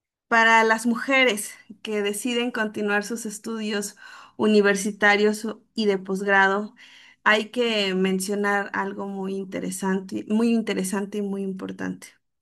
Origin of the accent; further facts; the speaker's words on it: San Miguel Tzinacapan, Puebla, Mexico; soy originaria de San Miguel Zinacapan y actualmente estoy realizando una maestría en ciencias en desarrollo sustentable de regiones indígenas en el Colegio de Posgraduados en la ciudad de Puebla.